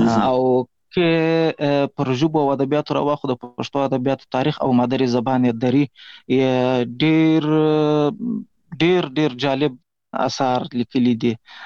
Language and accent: Pashto; Pishin, Balochistan, Pakistan; also born or lived in Ghazni, Afghanistan; د افغانستان د غزنی ولایت اوسیدونکی یم. د مهاجرت شپې ورځې په پاکستان کې تیروم. په پاکستان کې زیږیدلی یم. د کوټې سره نږدې پشین ښار ګوټی ورته وایي، په دې پشین ښار کې اوسېږم.